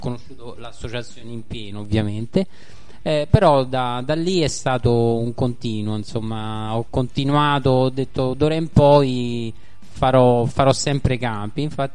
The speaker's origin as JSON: {"language": "Italian", "town": "Rome", "region": "Lazio", "country": "Italy", "said": "Sono romano"}